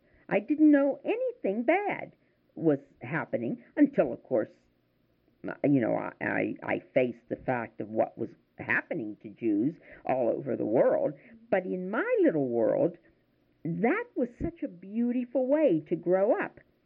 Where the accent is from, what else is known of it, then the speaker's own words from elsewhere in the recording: Oakland, California, United States; I think you asked the kinds of things that would give you a picture of what it was like growing up in Oakland in my early life.